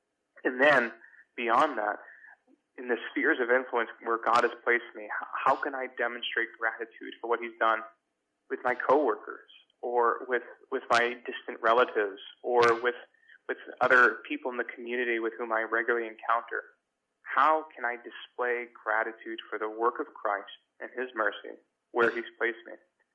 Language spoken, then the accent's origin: English; Brooklyn, New York, United States; I'm Puerto Rican. I was born and raised in Brooklyn.